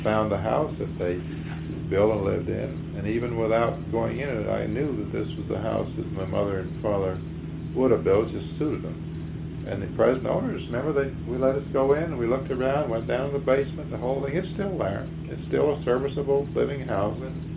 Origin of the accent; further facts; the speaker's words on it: New York, United States; born there; I was born in New York State. My brother was born in Bend, Oregon.